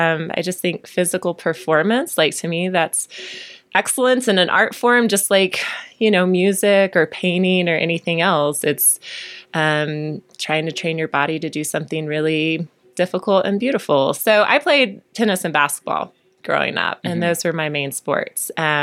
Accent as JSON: {"language": "English", "region": "North Carolina", "country": "United States", "tie": "born or raised there", "said": "Well, I grew up in North Carolina. So that is almost a, you know, you have to love college basketball if you're from North Carolina."}